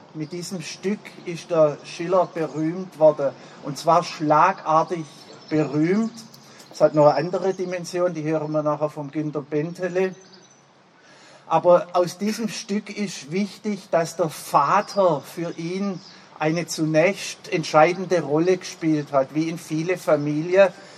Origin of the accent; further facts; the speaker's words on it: Schorndorf, Baden-Württemberg, Germany; also born or lived in Besigheim; Oder meine Heimat eigentlich nicht, meine Heimat ist Schorndorf. Aber ich war 12 Jahre in Bäsigheim, das ist im Kreis Ludwigsburg, genau.